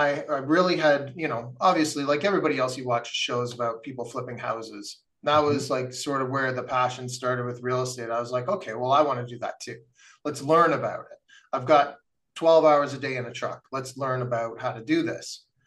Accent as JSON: {"language": "English", "town": "Gravenhurst", "region": "Ontario", "country": "Canada", "tie": "born or raised there", "also_born_or_lived": "Orillia", "said": "I grew up mostly in Gravenhurst, Ontario. Born in Orillia, Ontario."}